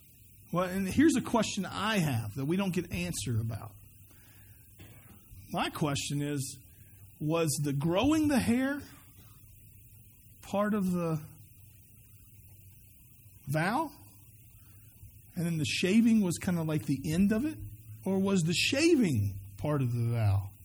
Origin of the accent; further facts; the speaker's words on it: the South, United States; You know, I grew up in the South, and so that was just what you did.